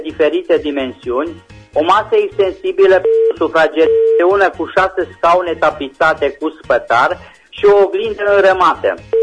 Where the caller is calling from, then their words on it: Reșița, Caraș-Severin, Romania; din Reșița, ofer spre vânzare două covoare persane